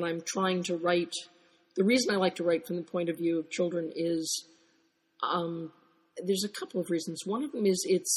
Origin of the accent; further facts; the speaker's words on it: United States; I mean, I grew up on Disney. Being an American kid from the 50s, and the witches were the strongest things in those movies.